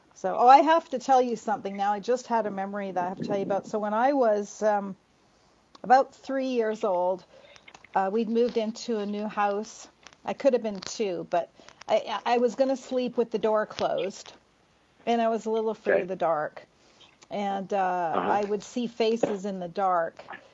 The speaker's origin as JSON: {"language": "English", "town": "Vancouver", "region": "British Columbia", "country": "Canada", "tie": "born or raised there", "said": "I grew up in Vancouver, Canada"}